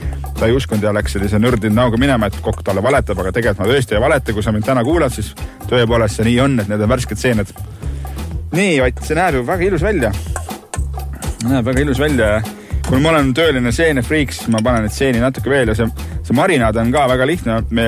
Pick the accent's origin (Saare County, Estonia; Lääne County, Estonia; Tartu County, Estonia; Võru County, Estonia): Saare County, Estonia; ma olen Saaremalt pärit, siis jupike kiviaed käib ikka mehega kaasas